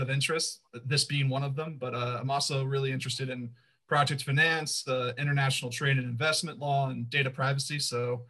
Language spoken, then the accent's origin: English; Atlanta, Georgia, United States; Also born in Atlanta, or not born, but raised in Atlanta.